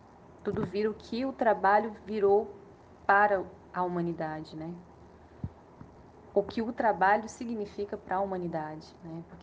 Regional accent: Maranhão, Brazil; 30 aninhos de vida aqui nessa terra. Moro no Maranhão, sou maranhense

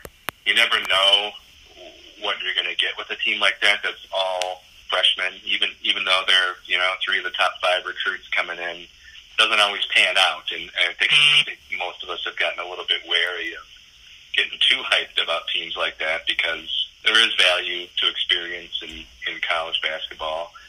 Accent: Madison, Wisconsin, United States; I grew up in Madison, went to Wisconsin.

